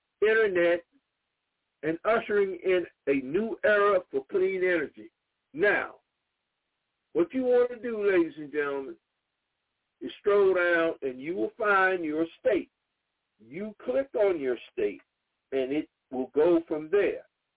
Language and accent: English; South Carolina, United States; South Carolina, my home state